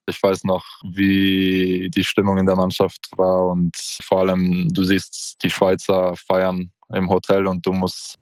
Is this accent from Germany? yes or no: no; Poland; Also bei uns in Polen, glaube ich, haben wir sehr, sehr große Kritiker.